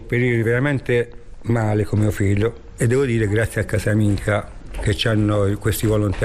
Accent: Apulia, Italy; now in Milan, Italy; vengo dalla Puglia, sono qui dal 2021

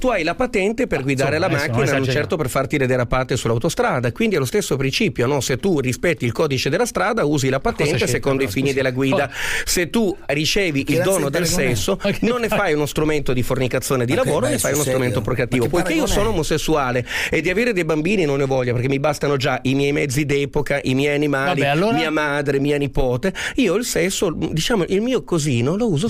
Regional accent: Piedmont, Italy; io sono piemontese come lui.

